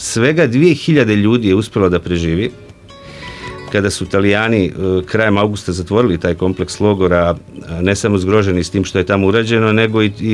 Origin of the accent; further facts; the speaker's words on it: Zagreb, Zagreb County, Croatia; ja sam rođen i živio u Zagrebu